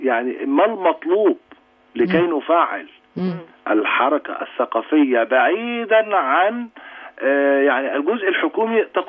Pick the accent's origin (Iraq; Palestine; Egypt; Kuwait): Egypt; Cairo, Cairo Governorate; عندنا في القاهرة عامل ازاي